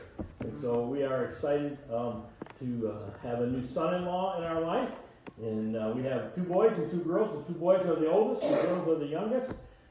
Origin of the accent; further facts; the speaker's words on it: Flint, Michigan, United States; I grew up in Michigan, never have lived farther than 20 minutes from Flint. Grew up in the Flint area, went to school there, church there